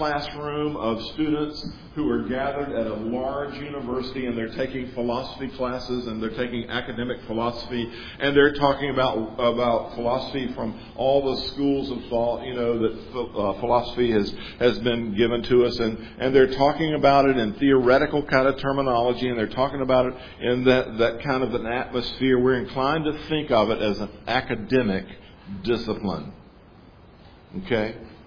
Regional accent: Jackson, Mississippi, United States; But I wonder, if I went to my hometown where I grew up, Jackson, Mississippi.

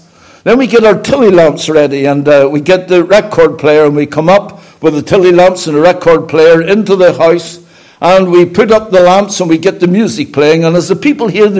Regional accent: Belfast, Northern Ireland, United Kingdom; Again, I say I came from Belfast, but I had to go to Brazil to learn that a hen only brings out its chickens after 21 days.

